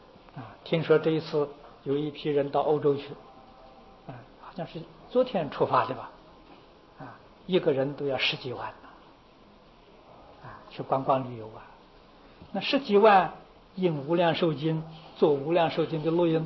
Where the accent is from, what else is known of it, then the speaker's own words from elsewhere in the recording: China; 我们就是我们中国人常讲